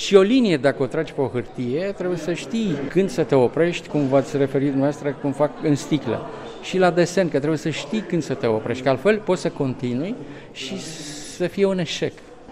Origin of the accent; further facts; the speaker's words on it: Moldavia, Romania; pentru că sunt moldovean și așa a fost și la îndemnul altor prieteni, să fie albastru de Voroneț, să fie ceva din zona noastră